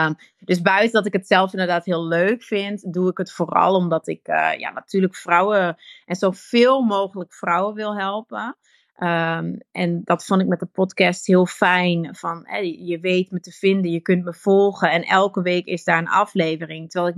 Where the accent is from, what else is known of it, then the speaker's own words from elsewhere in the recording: Netherlands; accent: Dutch; now in Antwerp, Belgium; Maar ik woon dus al langer in Antwerpen dan dat ik in Nederland heb gewoond. Dus ik heb ook heel veel Vlaamse uitspraken. En mijn Nederlandse vriendinnen die zeggen dus ook, je klinkt als een Belg. Omdat ik, ja, mijn intonatie is ook veranderd.